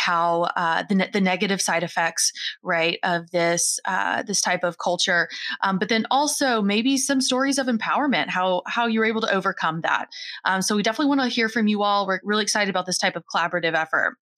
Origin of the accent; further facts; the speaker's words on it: Kentucky, United States; We come from Kentucky, so we're in the South. We're in, you know, what folks identify as the Bible Belt.